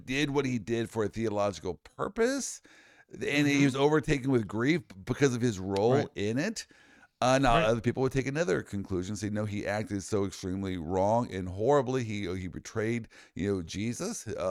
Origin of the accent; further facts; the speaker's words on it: Midwest, United States; I don't like it. I'm from the Midwest. We don't.